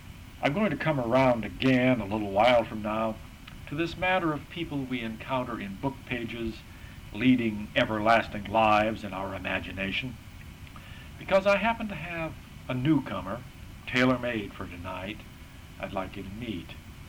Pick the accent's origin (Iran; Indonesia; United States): United States; I come from a place. I originate, as an American, from a place in a specific rural Western sense of the word.